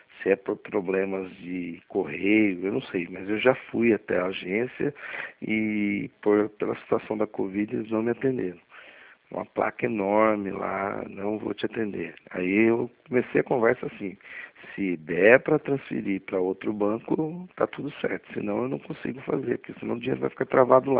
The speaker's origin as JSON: {"language": "Portuguese", "town": "Itapetininga", "region": "São Paulo", "country": "Brazil", "tie": "born there", "said": "Itapetininga."}